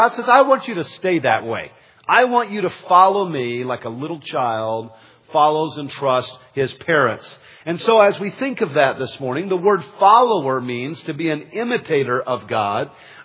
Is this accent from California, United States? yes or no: yes; San Jose, California, United States; Well, when I was a boy growing up in San Jose, California, some of my best memories came around harvest time.